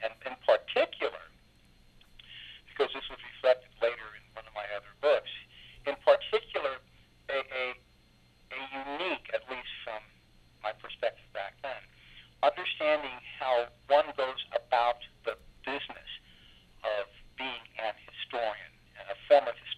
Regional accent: California, United States; when I came here from California

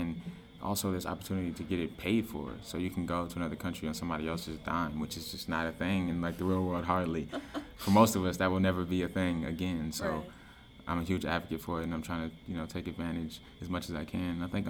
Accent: Milwaukee, Wisconsin, United States; Like growing up in Milwaukee and growing up poor in Milwaukee, I never had the chance to like get out of the city.

